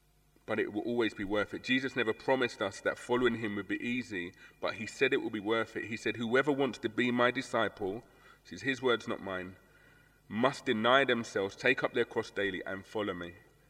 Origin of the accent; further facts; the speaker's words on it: Tottenham, London, United Kingdom; or in my hometown in Tottenham, if you support Arsenal, if you support Tottenham.